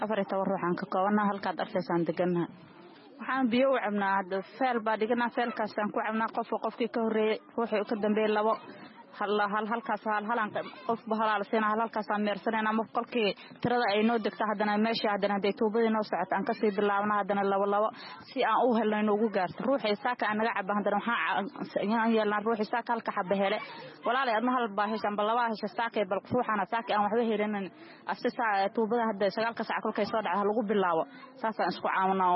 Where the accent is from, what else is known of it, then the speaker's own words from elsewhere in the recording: Kismayo, Lower Juba, Somalia; waxaan ka soo barakacay jubada hoos gaar ahaan magaalada Kismaayo